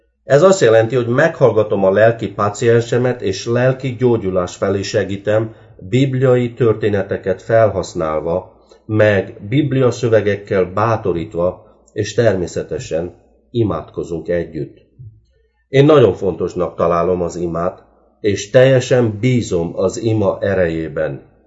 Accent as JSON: {"language": "Hungarian", "town": "Câmpia Turzii", "region": "Cluj County", "country": "Romania", "tie": "born or raised there", "also_born_or_lived": "Southeast Romania", "said": "Aztán első 8 osztályt Erdélyben jártam egy kisebb városban, Aranyosgyéresen, Kolozs megyében."}